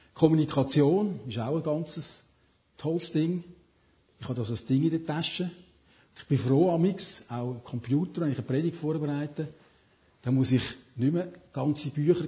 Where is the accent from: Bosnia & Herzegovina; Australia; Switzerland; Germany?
Switzerland; Soziale Sicherheit ist auch immer in Frage gestellt, auch bei uns in der Schweiz.